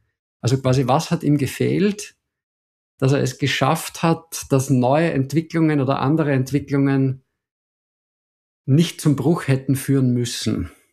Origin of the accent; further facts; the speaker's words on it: Wels, Upper Austria, Austria; born there; Der Ausgangsort meiner Lebensreise, würde ich sagen, ist mein Geburtsort und das ist Wels in Oberösterreich.